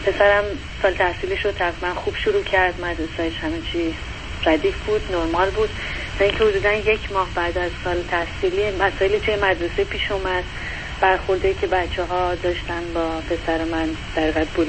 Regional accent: Iran; now in United States; ما 3.5 سال از ایران اومدیم، یعنی وارد امریکا شدیم، 4.5 سال که از ایران خارج شدیم، 2.5 سال توی سیاتل زندگی کردیم.

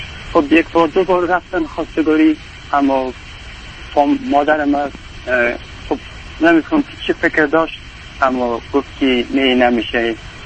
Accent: Afghanistan; ما شاید در اقوام افغانستان خبر باشین ما هزاره هستیم

